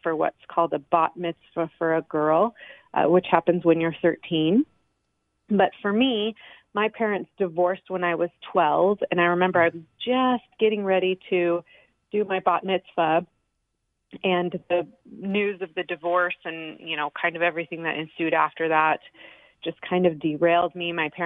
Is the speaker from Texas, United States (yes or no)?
yes; Dallas, Texas, United States; I was raised in Dallas, Texas, by in a Jewish family. So my family is Jewish all the way back on either side for as long as I've been able to find.